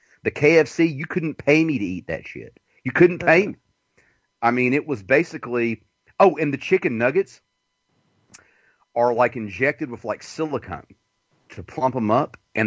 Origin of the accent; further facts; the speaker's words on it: the South, United States; You know, I was raised in the South. This is what I dealt with, you know.